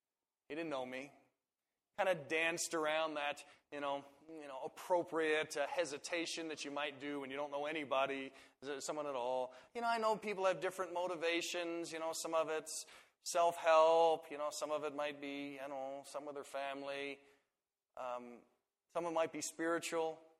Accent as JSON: {"language": "English", "region": "Colorado", "country": "United States", "said": "You know, I'll show my name tag. I'm from Colorado."}